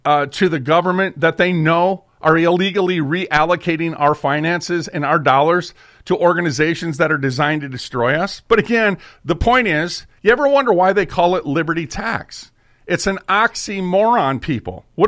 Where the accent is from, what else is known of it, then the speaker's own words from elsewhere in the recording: Minnesota, United States; Well, I'm from Minnesota, right? And the state bird is a mosquito.